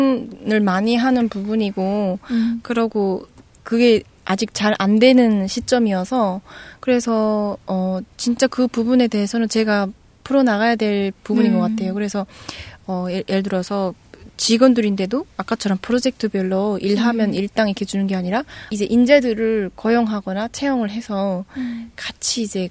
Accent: North Korea; moved away; 사람들은 내가 탈북민인지 내가 어떻게 생겼는지 네, 안 보는구나.

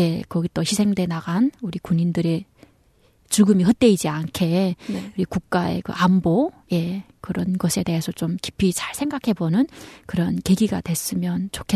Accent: North Korea; 나 북한 출신인 거

